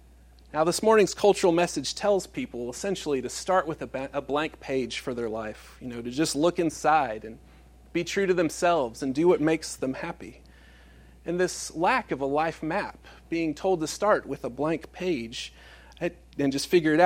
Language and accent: English; Dallas, Texas, United States; I grew up in Dallas